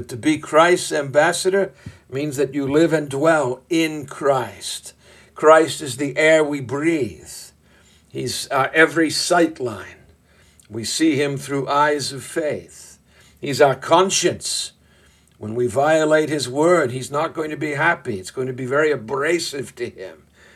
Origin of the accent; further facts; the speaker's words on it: Boston, Massachusetts, United States; I'm from Boston, and as much as we adored him, we never spoke of being in Larry Bird or in Bobby Orr or in Ted Williams.